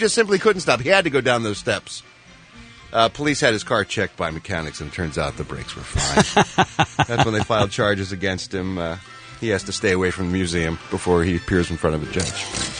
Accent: Philadelphia, Pennsylvania, United States; this story is near and dear to my heart because it takes place in Philadelphia, Pennsylvania. Of course, my hometown.

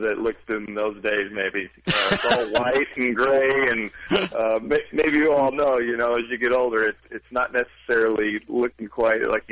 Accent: Evansville, Indiana, United States; I got an RBI league back in Evansville in my hometown that we're starting

